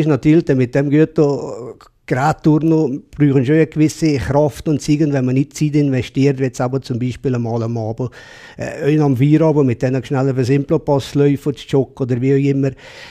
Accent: Valais, Switzerland; Und vor allem eben, wenn man sieht, als Walliser, der kommt und dann wird man da so eigentlich

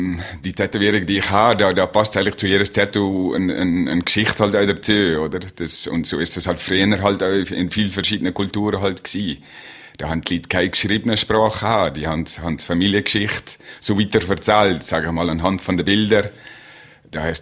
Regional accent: Netherlands; German is a second language; Ah ja, als Holländer ist das höher einfach.

